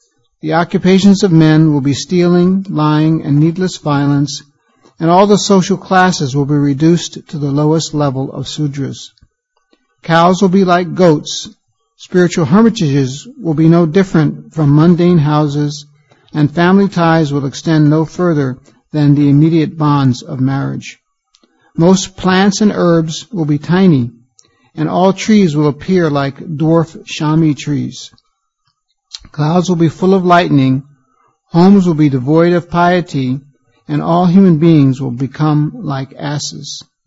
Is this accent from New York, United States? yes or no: yes; New York, United States; I happened to be looking on the internet the other day at my hometown, and Krishna Kripa will know this. We're from the same area in upstate New York